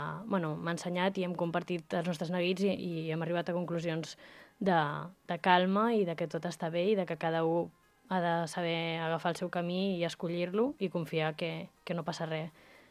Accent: Sant Sadurní d'Anoia, Catalonia, Spain; jo sóc de Sant Sadurní d'Anoia

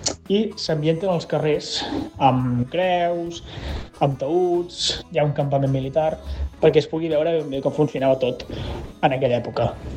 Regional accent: Sant Quintí de Mediona, Catalonia, Spain; soc periodista i soc de Sant Quintí.

